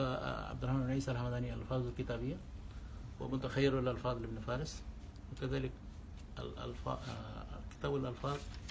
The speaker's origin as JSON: {"language": "Arabic", "country": "Saudi Arabia", "said": "عندنا في السعودية"}